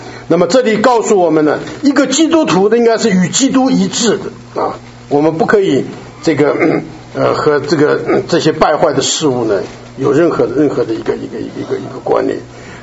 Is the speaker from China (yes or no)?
yes; China; 他这个体统这个字啊，是我们中国人加上去的了